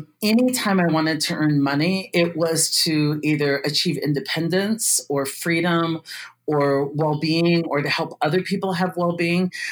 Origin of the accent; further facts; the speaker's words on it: Iowa, United States; I grew up in a very small town in Iowa, about 800 people.